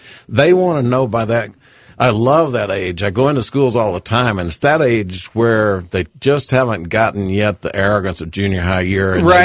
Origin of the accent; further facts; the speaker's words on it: Hobbs, New Mexico, United States; try growing up in Hobbs, not being good at basketball.